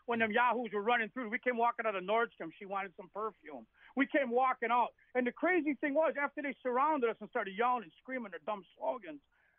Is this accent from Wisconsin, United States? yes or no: yes; Kenosha, Wisconsin, United States; And plus, I grew up in Kenosha.